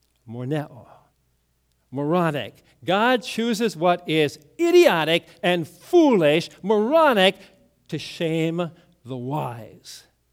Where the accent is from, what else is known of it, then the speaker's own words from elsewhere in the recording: Wisconsin, United States; I grew up in Wisconsin, you know that. Dairyland State.